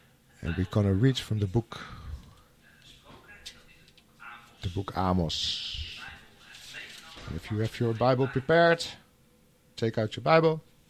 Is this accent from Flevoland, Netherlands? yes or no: yes; Dronten, Flevoland, Netherlands; But I was born and raised in Dronten.